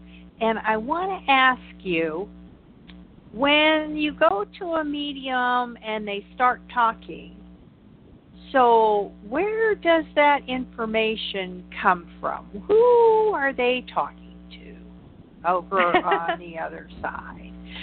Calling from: Albany, New York, United States; I live in Albany, New York.

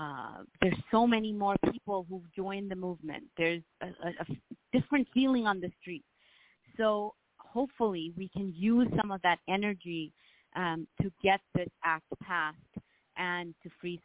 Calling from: Washington, District of Columbia, United States; I'm in D.C. I live actually in Maryland, but mm-hmm. I work in D.C.

